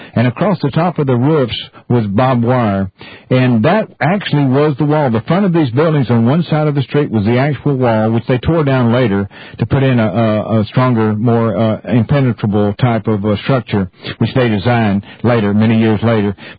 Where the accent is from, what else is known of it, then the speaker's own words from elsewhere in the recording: Austin, Texas, United States; When I was here growing up in South Austin, that's where I grew up and went to school here